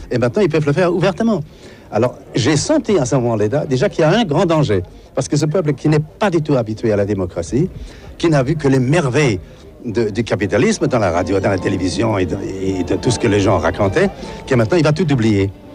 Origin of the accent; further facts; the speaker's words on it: Germany; also born or lived in Freiburg; Comme j'étais venu de l'Allemagne fédérale, volontairement, j'avais besoin de rester ici. Je vivais à Fribourg, mais je suis venu à Berlin.